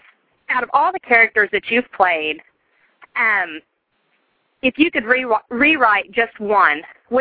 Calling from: Indiana, United States; Hi, Mary Beth. … I'm from Indiana.

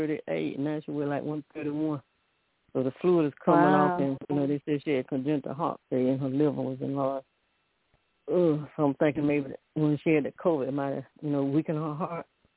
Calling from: Alabama, United States; from Alabama.

